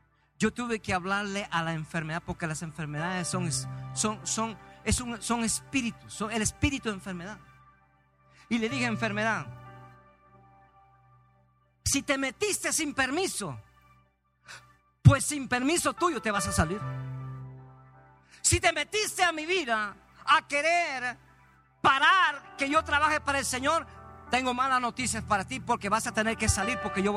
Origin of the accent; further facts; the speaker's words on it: Mexico; jugando fútbol como todo mexicano.